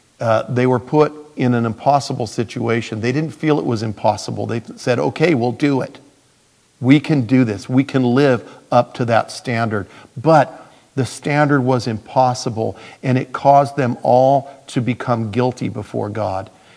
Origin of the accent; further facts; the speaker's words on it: United States; I grew up in the United States.